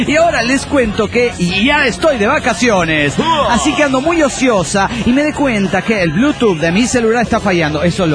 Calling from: Costa Rica; de Costa Rica.

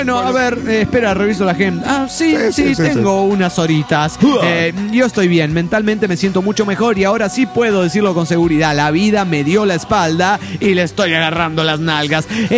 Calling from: San Antonio, Texas, United States; de San Antonio, Texas, Estados Unidos de Norteamérica.

